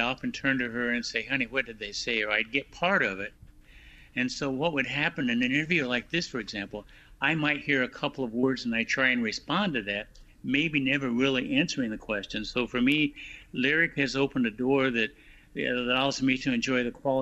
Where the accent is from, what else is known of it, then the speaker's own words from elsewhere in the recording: Wichita, Kansas, United States; as a young boy growing up in Wichita, I had the measles and lost about 50% of my hearing.